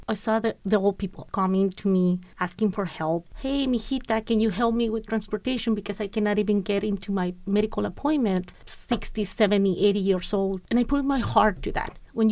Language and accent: English; Agua Prieta, Sonora, Mexico; now in Tucson, United States; I'm from Mexico. I'm from Agua Prieta, Sonora, and I've been living in Tucson for almost 20 years now.